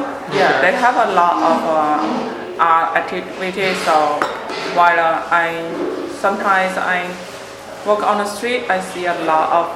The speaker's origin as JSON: {"language": "English", "region": "Guangdong", "country": "China", "moved": "as an adult", "said": "China, southern of China."}